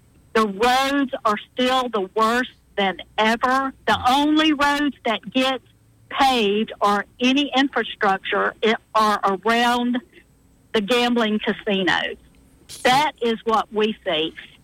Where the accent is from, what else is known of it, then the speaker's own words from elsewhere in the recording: Laurel, Mississippi, United States; And I'm also from Laurel. Okay, my family lives on the same street that Marsha Blackburn lives on.